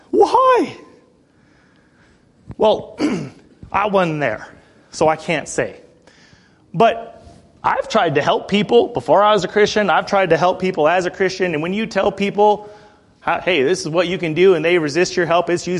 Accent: Montana, United States; Mom moved up here to take a job in the early 80s. And so I'm from Montana.

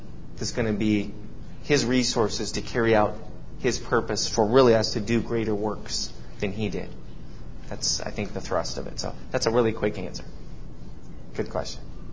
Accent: Bozeman, Montana, United States; When I was a kid, I grew up in Bozeman

